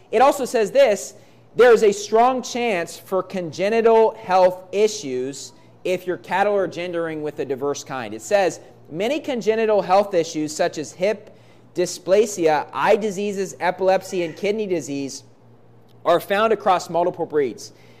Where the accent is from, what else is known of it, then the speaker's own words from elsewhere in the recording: Iowa, United States; born there; I was born in Iowa, right, which is the big corn state, but I was never a farmer, okay? We only lived there for like a year, okay?